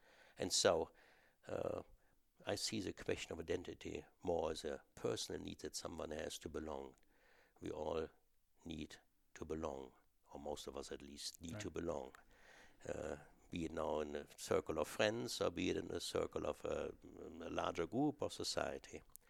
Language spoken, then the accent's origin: English; Germany; I grew up in Germany and without much thinking. Of course, I embraced whatever German values were